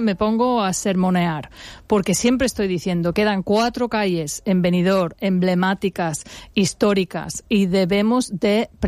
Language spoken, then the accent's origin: Spanish; England, United Kingdom; born there; Spanish is a second language; porque yo soy inglesa